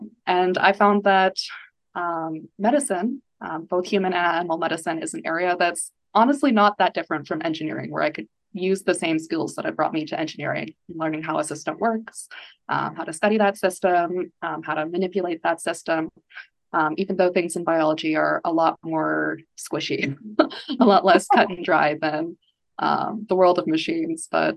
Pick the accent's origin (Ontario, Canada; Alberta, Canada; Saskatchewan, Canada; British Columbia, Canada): Alberta, Canada; Calgary; I spent my first year out of school doing a rotating internship in my hometown of Calgary, Alberta, which is a very, very beautiful place.